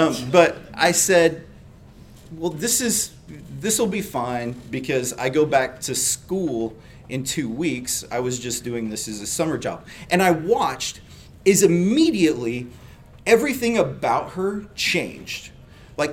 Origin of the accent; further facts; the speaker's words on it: Phoenix, Arizona, United States; and I grew up in Phoenix, and so framing houses in Phoenix meant starting about 5 a.m.